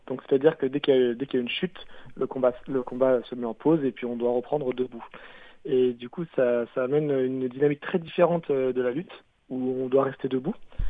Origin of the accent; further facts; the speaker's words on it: Réunion; moved away as an adult; now in Toulouse, France; moi je viens de l'île de la Réunion. Ça fait que 2 ans et demi que je suis à Toulouse.